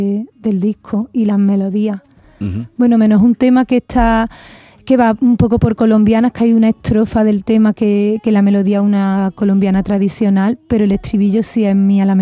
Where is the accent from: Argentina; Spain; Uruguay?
Spain; Puente Genil, Andalusia; also born or lived in Huelva / Granada / Seville; cuando ya yo salí de Puente Genil, fue cuando empecé a aficionarme, porque eso, pues tuve la suerte de que la vida me llevara, mira, a la Sierra de Huelva, después a Granada, después a Sevilla.